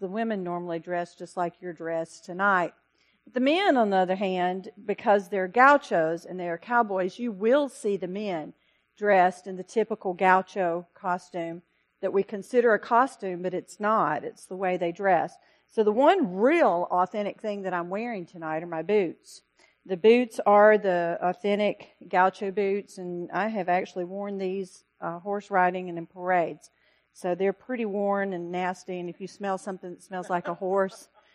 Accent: Alabama, United States; And yes, we are in Alabama, in my hometown, near my parents

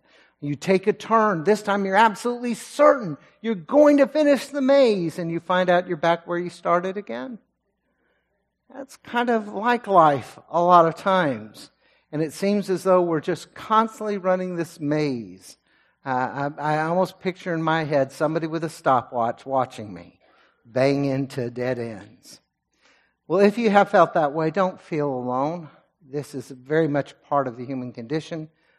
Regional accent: Lindale, Texas, United States; about 125 miles from my hometown in Lindale, Texas.

